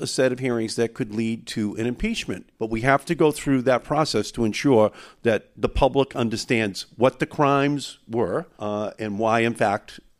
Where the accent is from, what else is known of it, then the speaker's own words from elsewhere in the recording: Massachusetts, United States; I'm a liberal from Massachusetts.